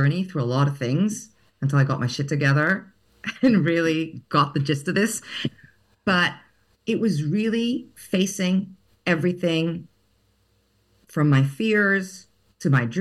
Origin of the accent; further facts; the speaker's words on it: Greece; Growing up in Greece, no one obeyed the rules.